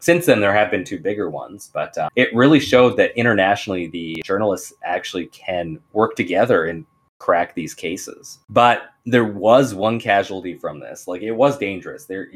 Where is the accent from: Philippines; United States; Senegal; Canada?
Canada; As a Canadian, the fallback answer is the Bahamas